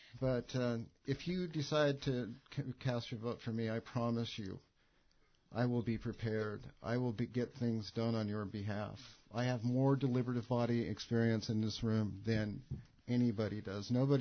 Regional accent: Ketchikan, Alaska, United States; I was born and raised in Ketchikan, and I've been here since the late 50s.

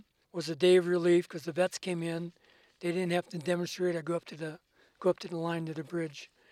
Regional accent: Alaska, United States; I'm Tlingit. I'm from the Tontaquan Tekwe Diem Brown Bear.

